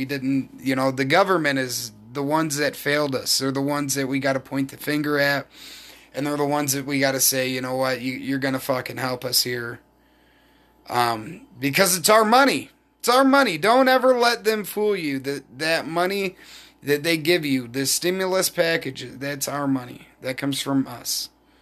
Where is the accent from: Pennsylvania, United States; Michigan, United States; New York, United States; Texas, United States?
Michigan, United States; When I grew up in Michigan, man, I dealt with the winter a lot better